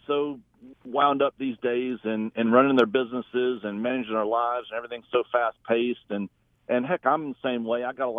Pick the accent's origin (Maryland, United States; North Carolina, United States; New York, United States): North Carolina, United States; Fayetteville; now in Houston, United States; So I grew up in Fayetteville and Vietnam, and my wife grew up in Lillington, and so we're from that area, the Fayetteville. But so we escaped to Houston.